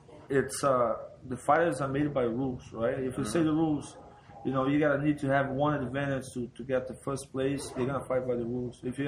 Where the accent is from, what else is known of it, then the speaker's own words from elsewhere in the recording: Rio de Janeiro, Brazil; So, you know, we're from Rio de Janeiro, Barra da Tijuca. So we're very close to the beach.